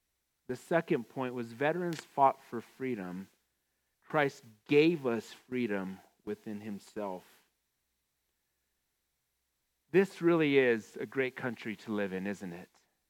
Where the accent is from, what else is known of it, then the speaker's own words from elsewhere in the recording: United States; maybe it's just because I'm American, but there's just nothing quite like America.